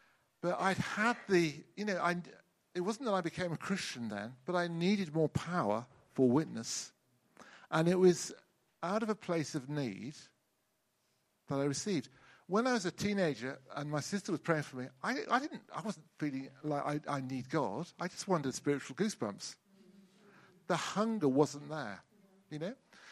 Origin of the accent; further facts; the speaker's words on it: Wellington, South West England, United Kingdom; I remember going back home to my hometown, which at that time was Wellington in Somerset.